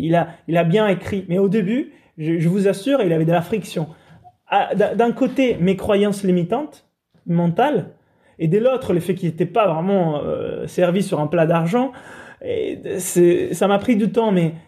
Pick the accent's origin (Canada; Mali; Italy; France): Italy; French is a second language; moi, je suis italien, grandi sous la côte italienne